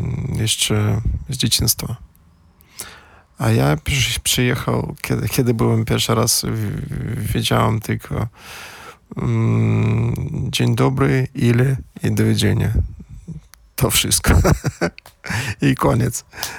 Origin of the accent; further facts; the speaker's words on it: Belarus; Polish is a second language; jestem z Białorusi, mam nadzieję, może przez pół roku będę mieszkać w Warszawie